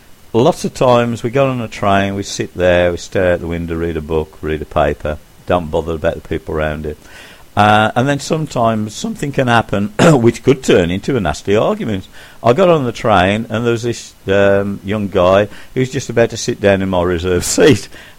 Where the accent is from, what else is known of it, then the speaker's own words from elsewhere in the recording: England, United Kingdom; I haven't got to worry if I open my mouth and people realise I'm English and my life's in danger in a different part of the world.